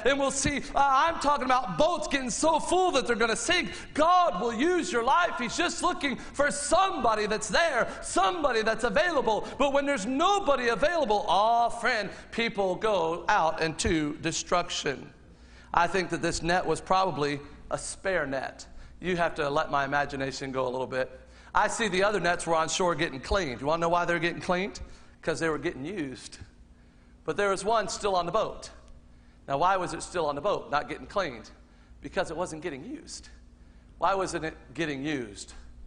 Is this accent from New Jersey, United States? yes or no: no; Fort Myers, Florida, United States; also born or lived in Ohio; I was born in Fort Myers, but we lived up there for 6 months. We came down to Fort Myers, and there I told you we lived in my grandmother's house.